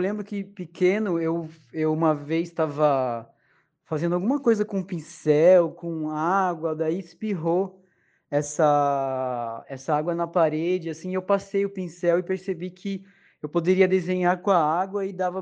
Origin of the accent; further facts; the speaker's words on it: Piraju, São Paulo, Brazil; eu sou natural de Piraju, né? Nascido e criado até os 20 anos em Piraju.